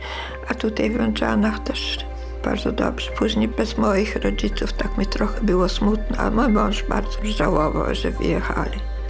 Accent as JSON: {"language": "Polish", "town": "Kumielsk", "region": "Warmian-Masurian Voivodeship", "country": "Poland", "tie": "born or raised there", "said": "Urodziłam się w Kumielsku, koło Białopiskiej. Bardzo piękna miejscowość. Mieszkałam z rodzicami do 1945 roku."}